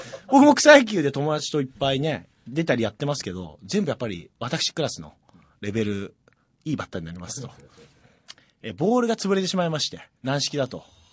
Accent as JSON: {"language": "Japanese", "region": "Saitama", "country": "Japan", "tie": "born or raised there", "said": "まあ、私の地元なだけですけど、埼玉スタジアムに見に行っていただくと"}